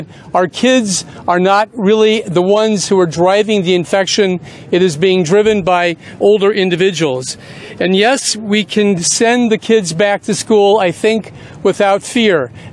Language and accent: English; Santa Monica, California, United States; I'm a pediatrician from Santa Monica, California. I've been in private practice there for 36 years.